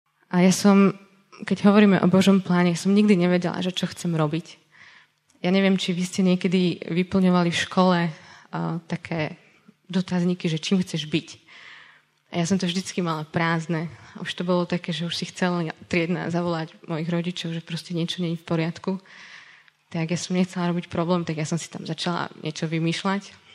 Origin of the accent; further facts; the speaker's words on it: Liptovský Mikuláš, Žilina Region, Slovakia; ja som z Mikuláša a tam bol tiež gymnázium